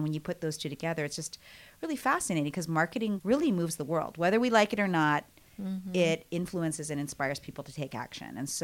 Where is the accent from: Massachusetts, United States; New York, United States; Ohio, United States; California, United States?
California, United States; Bay Area; from the Bay Area